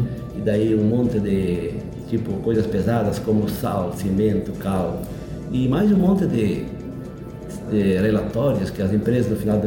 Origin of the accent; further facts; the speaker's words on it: Maravilha, Santa Catarina, Brazil; moved away as an adult; now in Cunhaporã, Brazil; Eu vim natural de Maravilha e sou casado hoje e tenho dois filhos